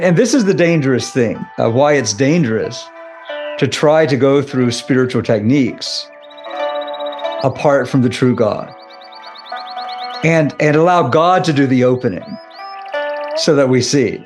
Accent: West Virginia, United States; You know, I said naked because I'm from West Virginia.

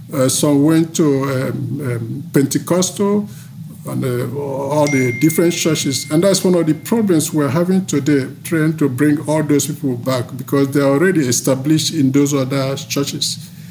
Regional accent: Nigeria; first language Igbo; English is a second language; I was born in Nigeria and grew up in that culture of Igbo. That's our original language. English is our second language.

